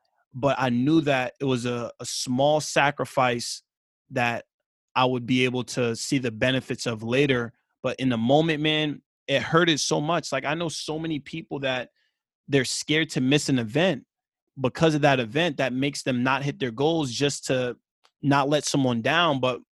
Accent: Queens, New York, United States; And, you know, growing up in Queens, all I know is Queens.

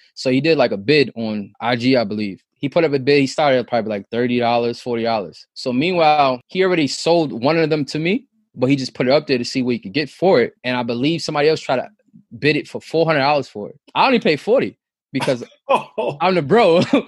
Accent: Rockaway, New York, United States; we grew up in Southside Rockaway

